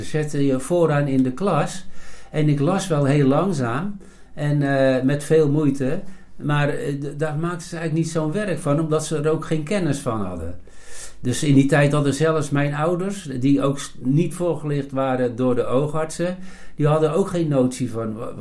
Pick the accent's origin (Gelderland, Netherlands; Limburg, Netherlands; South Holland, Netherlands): South Holland, Netherlands; De Zilk; also born or lived in Leiden; Ik ben geboren in Leiden. Ik ben dus eigenlijk van oorsprong een Leidenaar. Maar wat dat betreft heeft het maar 2 dagen geduurd. Want ik woonde toen in de Zilk tot mijn 17e. En toen ben ik later naar Lisse verhuisd. En nu uiteindelijk in Noordwijkerhout terechtgekomen.